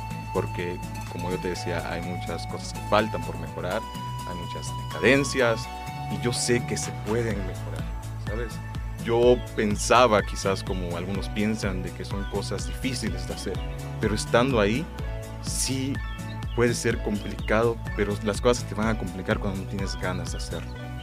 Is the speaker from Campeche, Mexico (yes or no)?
yes; Campeche, Mexico; estoy aquí en la ciudad de Campeche porque estoy estudiando, pero yo quiero regresar a mi pueblo, quiero trabajar para mi pueblo y para mi municipio, en este caso es Chapoto